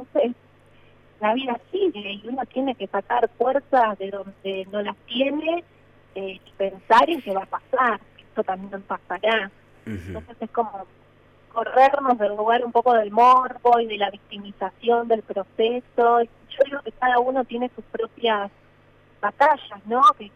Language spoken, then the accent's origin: Spanish; Santa Fe, Argentina; Justo, que es Santa Fe, que es mi ciudad natal, donde vive mi mamá